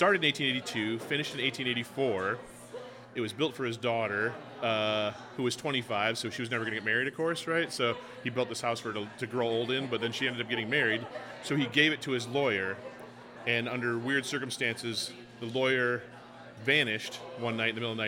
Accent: Menominee, Wisconsin, United States; now in Hudson, United States; All right. Well, I grew up in Menominee, Wisconsin, which was a lumber baron town.

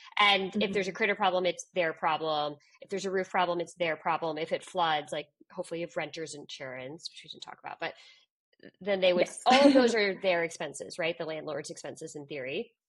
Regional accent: East Coast, United States; obviously I'm from the East Coast originally

